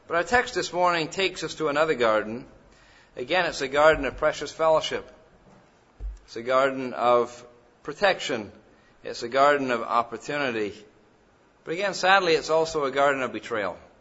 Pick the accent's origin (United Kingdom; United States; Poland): United Kingdom; England; now in Canada; When I was raised in England, the garden was what we would call the yard.